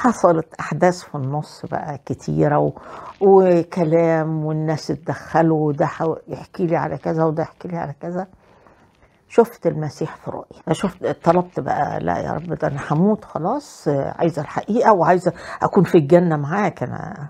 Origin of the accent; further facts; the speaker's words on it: Cairo, Cairo Governorate, Egypt; أنا نشأت في مصر، والفترة الأخيرة كنت في القاهرة. والدي كان بيعمل ضابط شرطة وكان بيتنقل من بلد لبلد، لكن لما كبر في السن استقرينا في القاهرة. عشت عمري كله في القاهرة